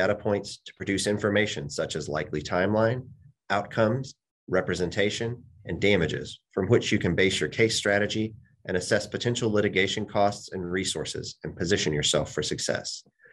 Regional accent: Texas, United States; I grew up in the Golden Triangle, so I understand that very well.

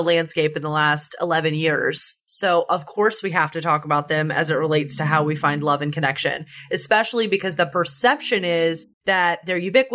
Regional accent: Birmingham, Alabama, United States; the way that I was raised in Birmingham, Alabama

